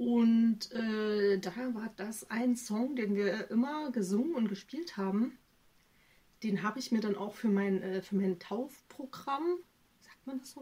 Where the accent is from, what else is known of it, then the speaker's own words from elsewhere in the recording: Saxony-Anhalt, Germany; Sachsen-Anhalt. Im Süden von Sachsen-Anhalt.